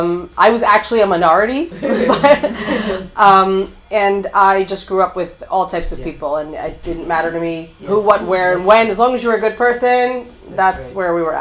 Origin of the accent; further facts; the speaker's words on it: Lakewood, New Jersey, United States; born there; I was born in Lakewood, New Jersey.